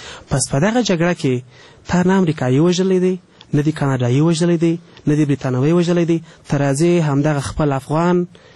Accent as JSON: {"language": "Pashto", "region": "Kandahar", "country": "Afghanistan", "said": "زه خپل د کندهار یم، زه خپل د کندهار پنجوایی پیژنم، ټول صحیح بلدم"}